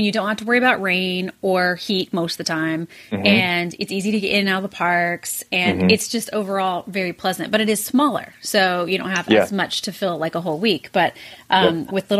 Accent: Kansas, United States; See, I'm from Kansas.

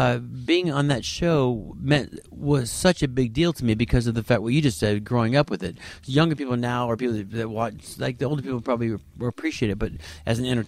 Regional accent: Cocoa Beach, Florida, United States; also born or lived in Orlando; I grew up in Cocoa Beach and then Orlando, yeah.

